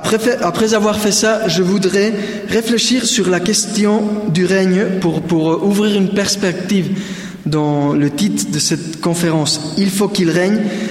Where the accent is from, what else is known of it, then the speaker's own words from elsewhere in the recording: Spain; French is a second language; dans un jour très particulier pour un Espagnol. Je viens de l'Espagne